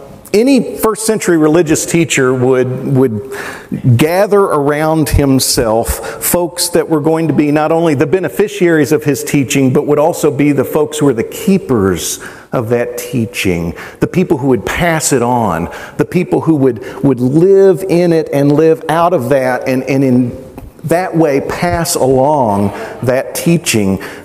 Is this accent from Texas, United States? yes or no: no; Kentucky, United States; moved away; Now, I grew up in Kentucky. And there's a little bit of animosity between Hoosiers and Kentuckians.